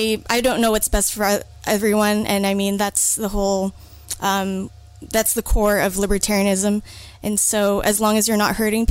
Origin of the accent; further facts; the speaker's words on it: Toronto, Ontario, Canada; also born or lived in Kingston; I'm from Toronto, so that's the east coast of Canada. Depending on who you talk to, it's actually pretty central. And then when I was 17, I moved to Kingston, Ontario